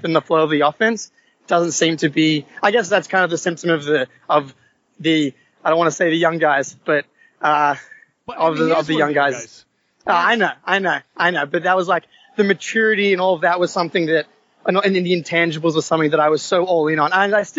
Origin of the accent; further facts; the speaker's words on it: Sydney, New South Wales, Australia; I'm from Sydney, Australia. I'm a Celtics fan because my dad is from Andover, Boston.